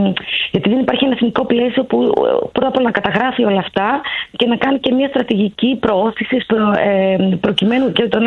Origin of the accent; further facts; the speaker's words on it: Thessaloniki, Central Macedonia, Greece; εγώ είμαι από τη Θεσσαλονίκη